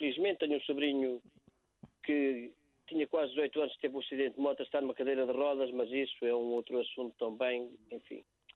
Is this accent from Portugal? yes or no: yes; Bendada, Centro, Portugal; A Bendada fica aqui perto de uma serra, mesmo no sopé da serra mesmo. Uma serra que temos aqui muito bonita, que tem uma ermida no cimo. E é uma aldeia que tem muita música.